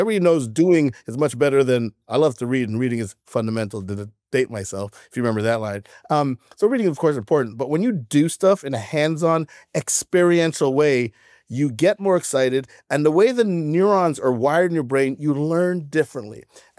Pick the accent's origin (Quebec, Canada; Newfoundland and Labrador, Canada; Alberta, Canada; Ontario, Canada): Quebec, Canada; Montreal; I'm a card-carrying Canuck. Grew up dans la belle province, in the province of Quebec, in the city of Montreal.